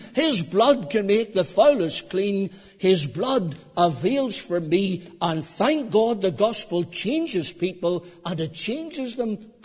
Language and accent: English; Northern Ireland, United Kingdom; I'm from Northern Ireland. I think it's the way I was reared.